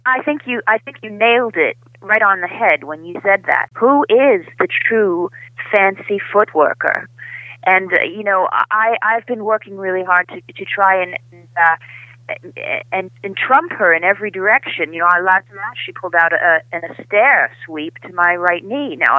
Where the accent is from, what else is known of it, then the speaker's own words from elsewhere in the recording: Connecticut, United States; I grew up in Connecticut.